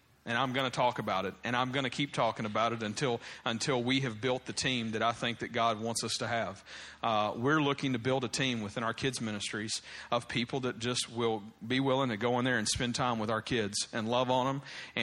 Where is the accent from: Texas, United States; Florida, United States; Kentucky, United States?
Kentucky, United States; I am a Wildcats fan because I'm from Kentucky, and you don't grow up in Kentucky and not love the blue.